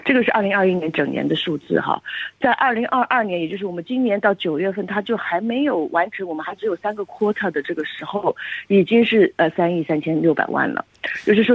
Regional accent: Australia; 因为咱们澳洲人很多是大家庭

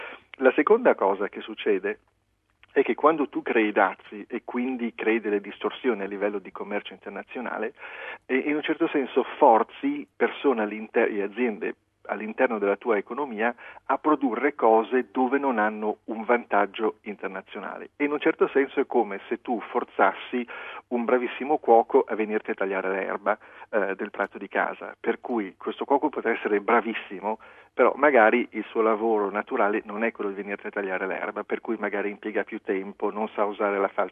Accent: Liguria, Italy; noi che veniamo dalla Liguria e stiamo attenti ai prezzi

